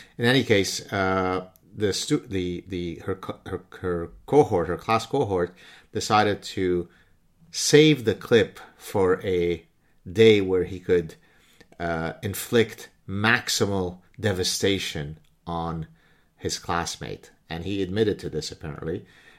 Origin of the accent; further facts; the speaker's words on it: Lebanon; the victimhood that I went through growing up in Lebanon as a Lebanese Jew